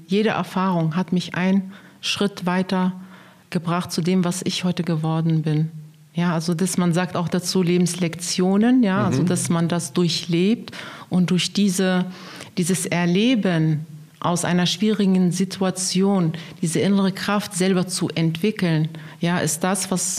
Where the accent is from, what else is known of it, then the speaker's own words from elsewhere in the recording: Berlin, Germany; also born or lived in Lebanon; Ich komme aus Berlin, aber ursprünglich aus Libanon und lebe schon seit der frühesten Kindheit hier.